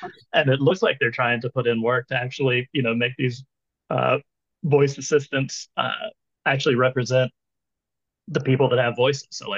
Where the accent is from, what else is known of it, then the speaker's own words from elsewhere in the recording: the South, United States; accent: southern; heard me talk, you would definitely say like, oh yeah, that guy has a southern accent. versus if I was from California, I'd have a different accent.